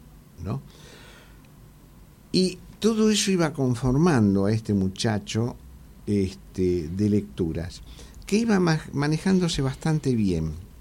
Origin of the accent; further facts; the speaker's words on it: Avellaneda, Buenos Aires Province, Argentina; born there; Yo casualmente nací en Avellaneda.